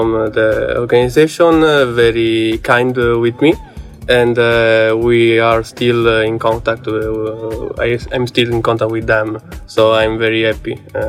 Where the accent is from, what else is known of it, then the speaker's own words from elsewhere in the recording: Sardinia, Italy; It was for me the first time because I'm from Sardinia and I saw the snow come like 1-2 times